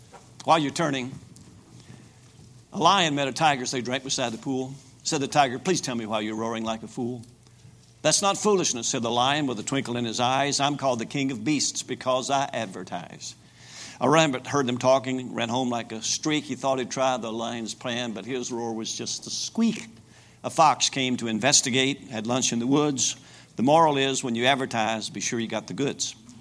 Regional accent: Winchester, Kentucky, United States; I'm just a dumb old Kentucky boy with Jesus in my heart. I was born in Winchester, Kentucky. I graduated from high school in Winchester, Kentucky

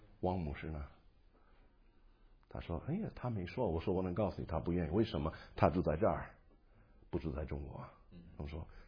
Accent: United States; Chinese is a second language; 我是美国的农民，在美国的农村长大啊

